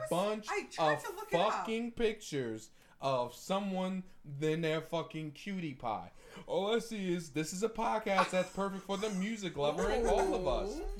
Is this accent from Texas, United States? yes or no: no; Bronx, New York, United States; I'm from the South Bronx.